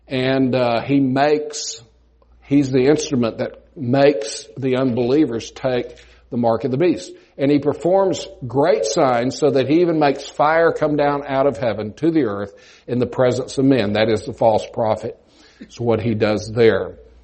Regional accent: Austin, Texas, United States; I grew up in Austin, man.

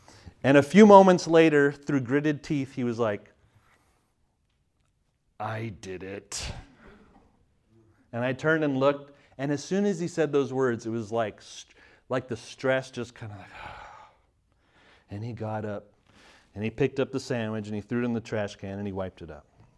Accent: Canada; now in United States; I grew up in Canada

